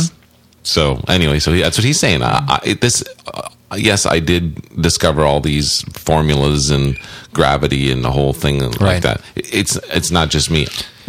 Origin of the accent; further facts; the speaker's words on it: United States; I'm from the States, yeah.